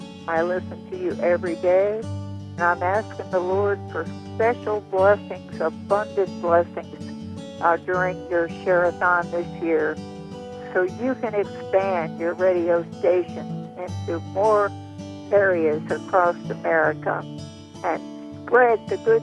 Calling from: Grantsville, Maryland, United States; I'm listening from Grantsville, Maryland.

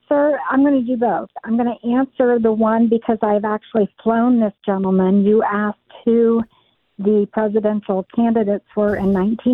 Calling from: Columbus, Ohio, United States; I'm calling from Columbus, Ohio.

